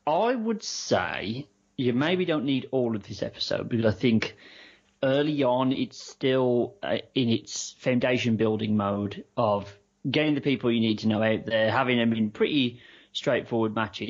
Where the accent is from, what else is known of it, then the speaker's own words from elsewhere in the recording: Midlands, United Kingdom; I'm from the Midlands, so I think I'm east